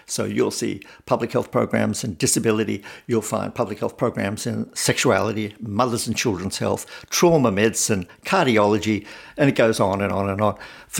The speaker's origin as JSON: {"language": "English", "country": "Australia", "said": "I'm an Australian originally"}